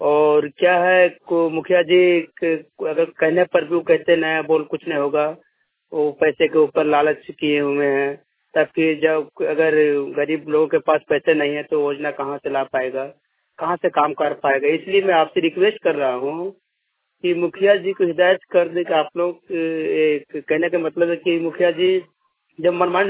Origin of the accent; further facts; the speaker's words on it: Gara Guru, Jharkhand, India; ग्राम गारा गुरु, पोस्ट खुर्जू, थाना बिरनी, जिला गिरिडीह, पंचायत खैरवारा के रहने वाला हूँ।